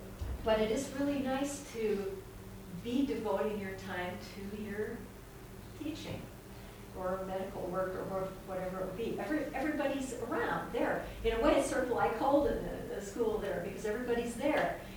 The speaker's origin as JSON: {"language": "English", "country": "United States", "tie": "born or raised there", "said": "Growing up in America, we're very hesitant about the idea of I mustn't impose my beliefs on anybody else"}